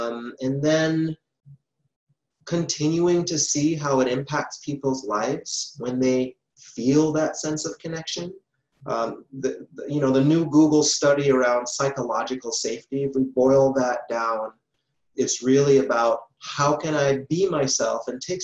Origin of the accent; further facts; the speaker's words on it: Jamaica; born there; I was born in Jamaica, and I am from a biracial family.